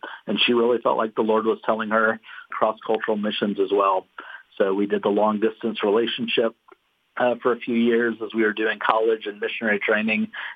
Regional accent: Alabama, United States; born there; also born or lived in Georgia / Florida / Colorado; I was born in Alabama. We moved a lot between Alabama, Georgia, and Florida when I was younger. Once we got to high school, moved out to Colorado.

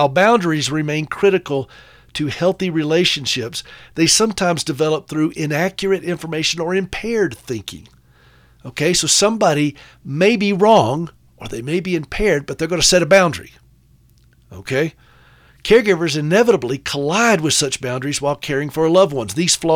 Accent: the South, United States; accent: Southern; It's hard with my Southern accent to hear that.

